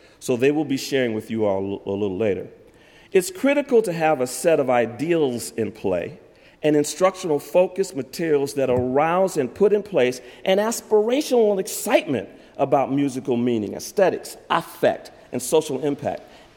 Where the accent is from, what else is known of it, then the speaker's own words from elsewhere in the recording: Detroit, Michigan, United States; Now, I will say that I'm from Detroit, which I'll talk a little bit about later